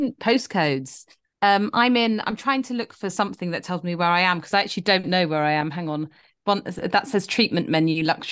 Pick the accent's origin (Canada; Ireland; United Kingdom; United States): United Kingdom; London; because we're soft cocks from London, we don't do cold swimming.